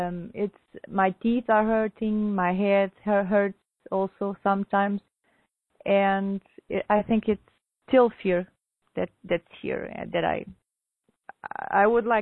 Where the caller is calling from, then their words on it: Portugal; English is a second language; I'm from Portugal.